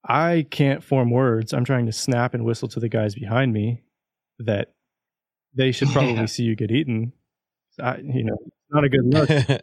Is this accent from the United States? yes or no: yes; Texas, United States; And it reminded me of growing up in East Texas when hurricanes would run through the Gulf Coast